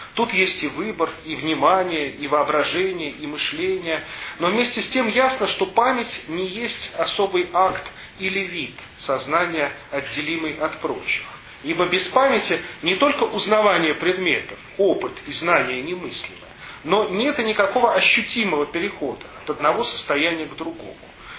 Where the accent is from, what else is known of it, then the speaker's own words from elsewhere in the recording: Moscow, Russia; born there; я родился в Шалопутинском переулке на Таганке. Первые полтора года своей жизни провел возле птичьего рынка на Рогожской заставе, у Рогожской заставы.